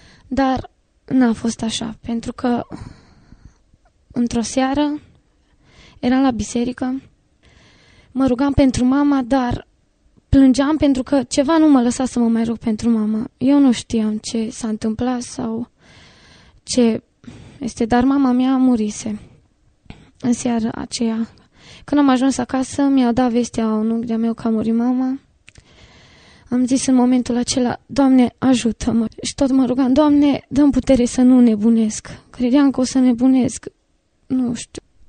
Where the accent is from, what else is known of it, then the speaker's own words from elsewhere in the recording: Valcău, Sălaj County, Romania; now in Zalău, Romania; Am venit din Valcău, de la țară, am venit în Zalău